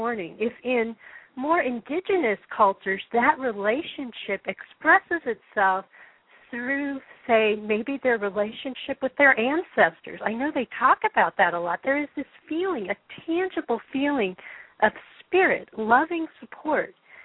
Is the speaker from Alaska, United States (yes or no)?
no; Colorado, United States; because I grew up in Colorado.